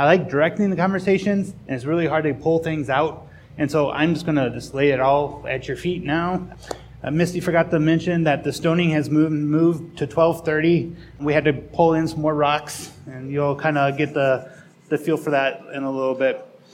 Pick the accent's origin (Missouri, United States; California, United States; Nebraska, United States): Missouri, United States; St. Louis; So I grew up in the Midwest in a big city. I have, like, it's my sister and I. It was like St. Louis, Missouri.